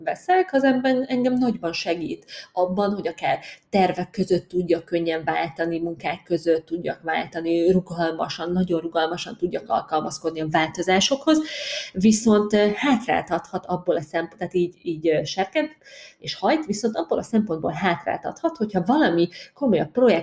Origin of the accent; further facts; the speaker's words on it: Tatabánya, Komárom-Esztergom, Hungary; Én ugye tatabányai vagyok